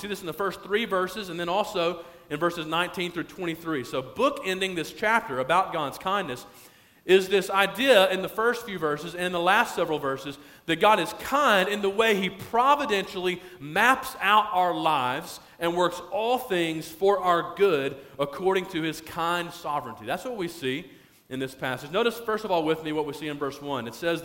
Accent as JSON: {"language": "English", "region": "Alabama", "country": "United States", "tie": "born or raised there", "also_born_or_lived": "Louisville, Kentucky / Indiana", "said": "most of you probably know that Melissa and I grew up in the South. We grew up in Alabama, and but then we moved off after we got married to Louisville, Kentucky, where we lived for around 6 years"}